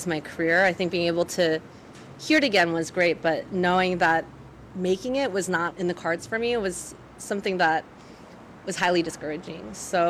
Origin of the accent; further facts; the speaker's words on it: Torrance, California, United States; I grew up in Torrance, so it's very close.